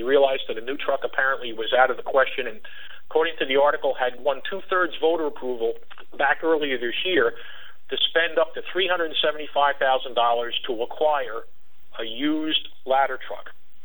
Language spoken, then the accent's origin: English; New York, United States; My hometown in southern New York operated a Maxim 100-foot midship ladder for a good number of years